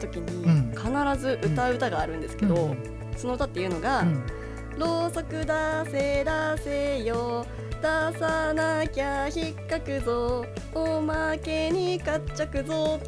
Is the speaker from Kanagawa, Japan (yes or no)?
no; Hokkaido, Japan; 私の地元の北海道は七夕、うん、なんと7月ではなくて8月7日なんですよ